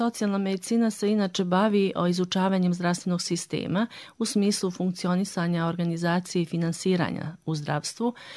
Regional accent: Prnjavor, Republika Srpska, Bosnia & Herzegovina; to je jedan jako lijep gradić i jako sam ponosna što sam rođena u Prnjavoru i što sam provela dane djetinjstva u tako lijepom mjestu. Prnjavor, znači, ima jako puno nacija, oko 16 nacija

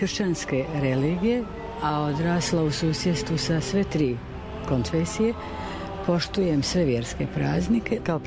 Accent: Slovenia; Ja sam Slovenka.

